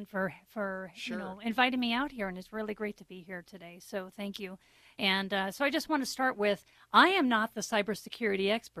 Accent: Alaska, United States; I grew up in the middle of nowhere. I am from Alaska. I grew up very, very rural.

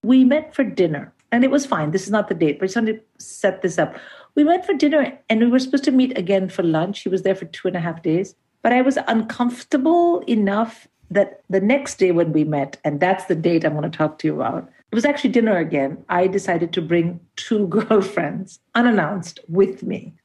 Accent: India; Which was a huge thing as an Indian woman to pull out a cigarette in the middle of an arranged marriage scenario.

